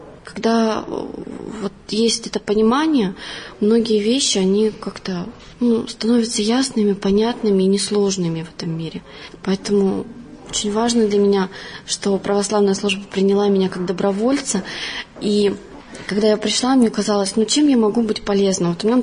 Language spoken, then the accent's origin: Russian; Lesosibirsk, Krasnoyarsk Krai, Russia; also born or lived in Kazakhstan / Novosibirsk; родилась я в Казахстане, выросла в Сибири, в городе Лесосибирске, а вышла замуж 3 года назад и 2 года прожила в городе Новосибирске.